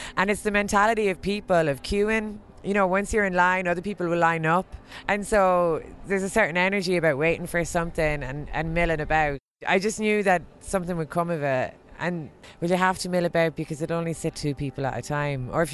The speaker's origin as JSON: {"language": "English", "town": "Galway", "region": "Connacht", "country": "Ireland", "tie": "born or raised there", "said": "There was some festival on in my hometown in Galway"}